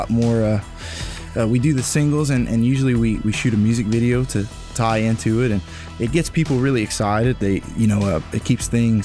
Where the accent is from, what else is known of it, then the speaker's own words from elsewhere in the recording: Breaux Bridge, Louisiana, United States; And I'm from Brobridge, actually.